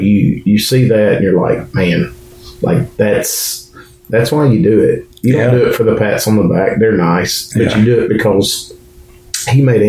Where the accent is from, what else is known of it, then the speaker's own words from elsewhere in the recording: Haleyville, Alabama, United States; born there; I was born in Haleyville in September of 1980.